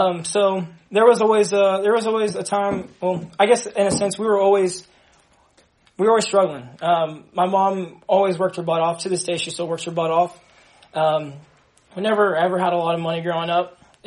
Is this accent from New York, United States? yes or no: no; Dallas, Texas, United States; So I grew up in, I was born in Dallas, Texas, and I have a twin brother.